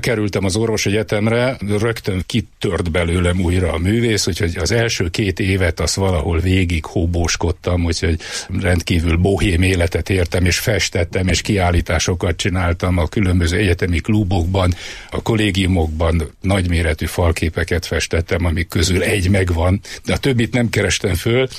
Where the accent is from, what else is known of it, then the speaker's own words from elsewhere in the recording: Pilisszentiván, Pest, Hungary; Én Budapesten születtem, egy Budapest melletti kis falucskában, Pilisi falucskában, Pilis-Szentivánon töltöttem a gyermekkoromat.